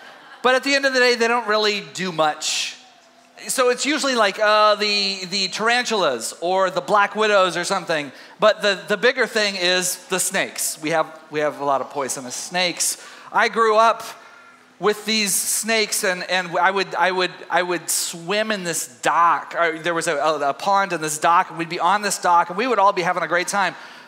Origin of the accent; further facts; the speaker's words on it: Texas, United States; I grew up in East Texas, as most of you know.